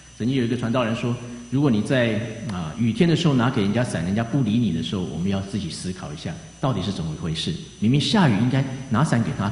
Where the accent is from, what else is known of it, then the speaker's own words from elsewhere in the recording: Taiwan; 如果是从台湾来的话，应该都不难去回忆，我们在国中要上高中之前有一个高中联考